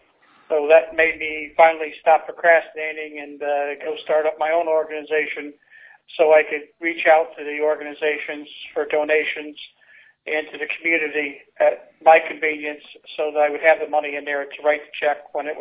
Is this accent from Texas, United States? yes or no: no; Cold Spring, New York, United States; Well, I was raised in New York, a little town by the name of Cold Spring on the Hudson River, directly across the river from West Point Military Academy.